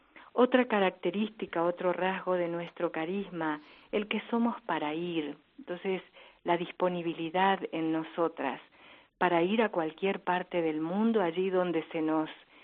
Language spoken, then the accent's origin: Spanish; Argentina; En todo caso, soy la primera argentina, pero no la primera del otro lado del charco, sí.